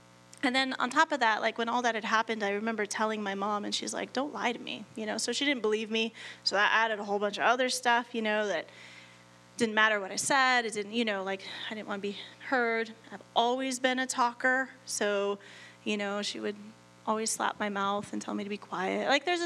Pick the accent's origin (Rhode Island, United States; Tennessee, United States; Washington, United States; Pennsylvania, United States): Washington, United States; Olympia; born there; So I was born down in Washington, and my mom, she got married because she was pregnant, and then got divorced because she probably should never got married. And it was a really ugly divorce, like to the point where I think we left Olympia when I was 3